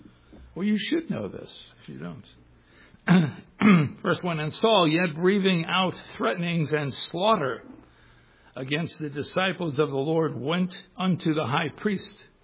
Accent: New York City, New York, United States; I'm from up north. I'm from New York City originally. You probably hear my voice, but New York has pretty much everything you could ever want in the way of food.

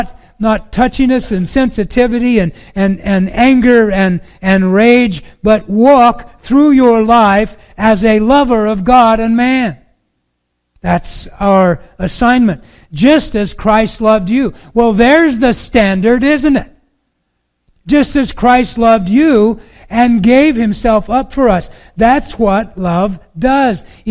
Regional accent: Superior, Wisconsin, United States; Plus, I was raised in Superior, so there were plenty.

